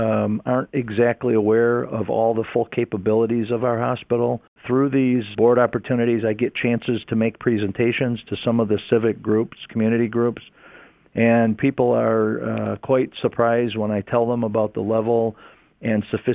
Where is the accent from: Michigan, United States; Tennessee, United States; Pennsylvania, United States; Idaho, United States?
Michigan, United States; I was born and raised in Macomb County, and so spent almost my entire life living in the same residence.